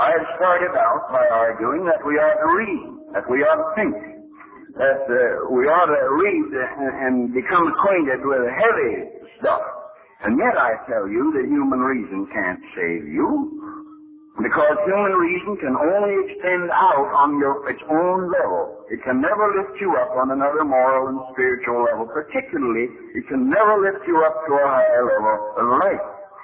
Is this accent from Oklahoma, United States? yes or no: no; Pennsylvania, United States; born there; accent: American; I was born out here not so far from Pittsburgh, in the hills. And when I die, there'll be a little bit of Pennsylvania somewhere